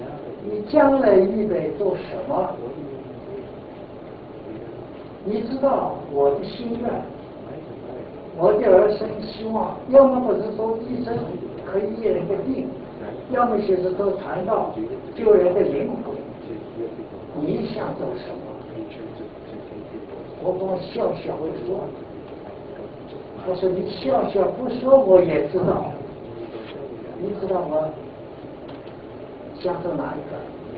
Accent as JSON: {"language": "Chinese", "region": "Zhejiang", "country": "China", "accent": "Zhejiang", "said": "我是浙江人，浙江话这个浙江口音，那对有些人听了同乡嘛，听起来还舒服一点。那是我从内地，我在沿海，在浙江，高中毕业"}